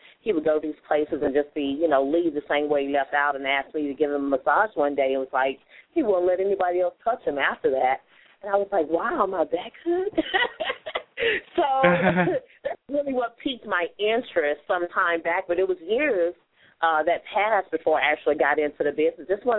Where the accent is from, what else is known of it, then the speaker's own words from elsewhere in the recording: Houston, Texas, United States; Well, I'm originally from Houston. Actually, my family's from Crosby, Texas, in the Barrett Station, so just a little town outside of Houston. So I'm originally from there